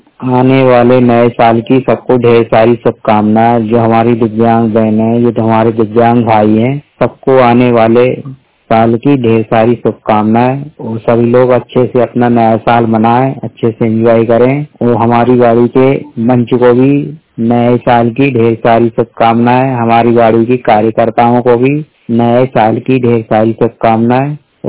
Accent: Bhopal, Madhya Pradesh, India; मैं भोपाल जिले का रहने वाला हूँ।

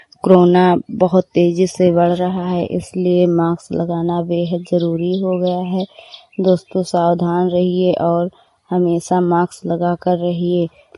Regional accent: Hariharpur, Uttar Pradesh, India; मैं हरिहरपुर गांव जिला श्रावस्ती की रहने वाली हूं।

